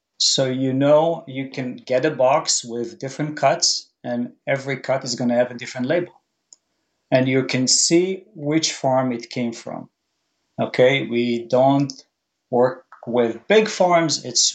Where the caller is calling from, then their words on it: Stamford, Connecticut, United States; I'm calling from Stamford, Connecticut.